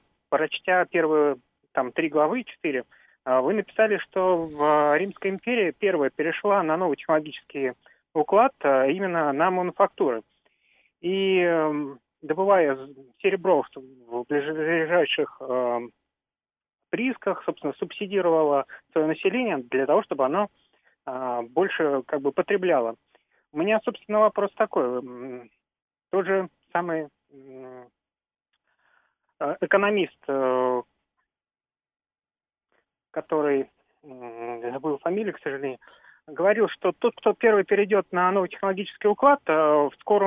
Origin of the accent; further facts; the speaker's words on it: Saint Petersburg, Russia; я из Санкт-Петербурга.